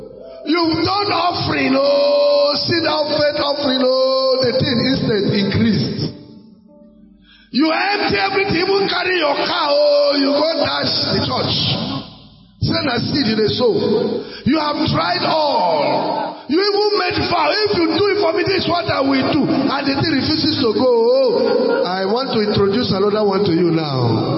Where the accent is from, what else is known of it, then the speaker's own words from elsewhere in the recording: Akwanga, Nasarawa, Nigeria; I am from Akwanga.